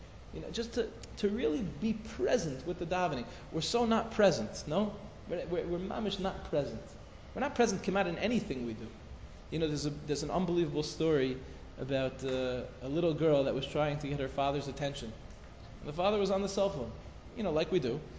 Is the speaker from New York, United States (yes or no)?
yes; Five Towns, New York, United States; In Los Angeles, it's like I grew up in the Five Towns.